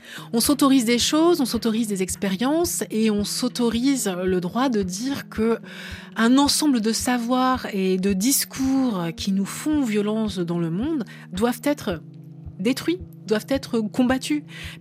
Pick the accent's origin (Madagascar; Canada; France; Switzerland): France; je vis en France, je suis française, etc. Donc, c'est un pays avec lequel j'ai une énorme familiarité.